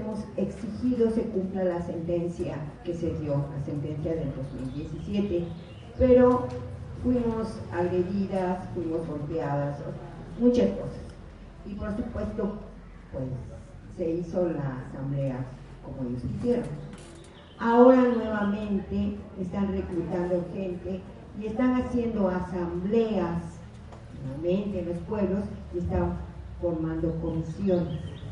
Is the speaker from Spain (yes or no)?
no; Nativitas, Mexico; soy de Nativitas